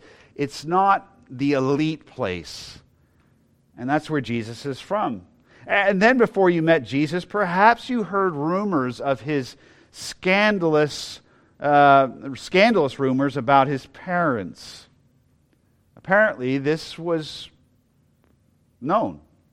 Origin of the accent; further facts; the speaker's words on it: Loudoun, Virginia, United States; I used to joke that it was a little bit like me telling people I'm from Loudoun.